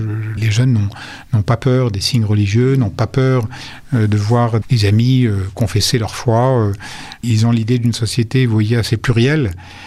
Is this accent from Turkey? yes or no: no; France; comme nous le vivons chez nous en France.